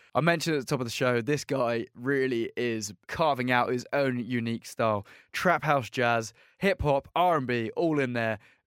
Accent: England, United Kingdom; accent: English; I think your name is the one name that really brings out my English accent.

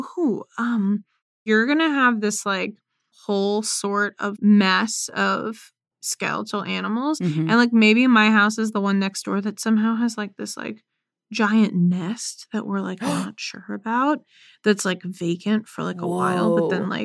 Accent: Cincinnati, Ohio, United States; So listen, we're two folks from Cincinnati originally.

